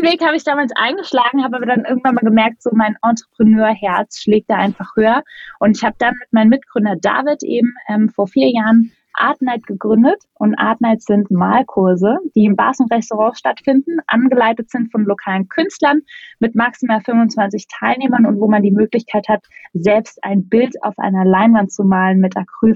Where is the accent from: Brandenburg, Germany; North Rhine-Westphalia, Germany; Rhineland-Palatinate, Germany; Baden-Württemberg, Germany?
Baden-Württemberg, Germany; Ich komme aus dem Schwarzwald, meine Mama ist Kanadierin, daher auch mein Name